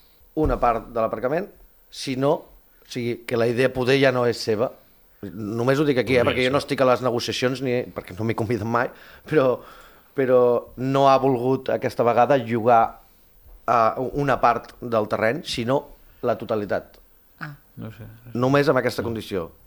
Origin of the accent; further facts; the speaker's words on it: Granollers, Catalonia, Spain; now in Calella, Spain; jo vinc de Granollers, jo abans d'arribar aquí a Calella, que vaig arribar fa 3 anys, venia de Granollers i jo era petit, tinc 38 anys